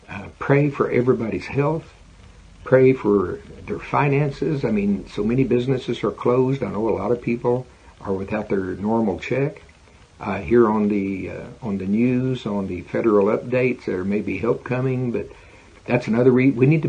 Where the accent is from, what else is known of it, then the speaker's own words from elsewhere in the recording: Oklahoma, United States; I'm from Oklahoma. We love barbecue.